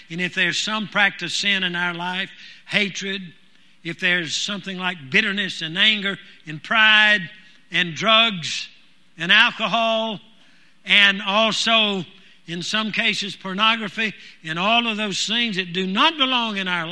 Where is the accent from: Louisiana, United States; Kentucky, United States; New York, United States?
Louisiana, United States; By the way … is right from my hometown, right out of my hometown.